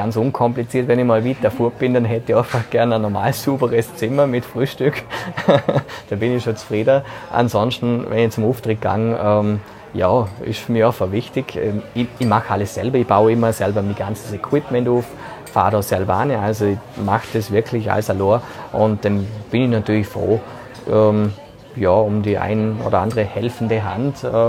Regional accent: Vorarlberg, Austria; das ist für mich schon eine Ehre, als Vorarlberger dort dabei gewesen sein

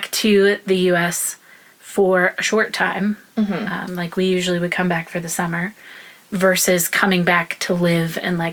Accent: the South, United States; maybe this is because I'm from the South, I'm not sure

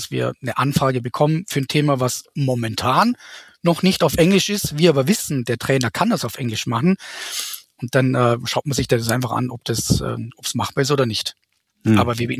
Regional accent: Vorarlberg, Austria; dass ich als Vorarlberger, für alle, die das jetzt noch nicht kennen, Westösterreich, sozusagen direkt am Bodensee, mehr oder weniger dreisprachig bin.

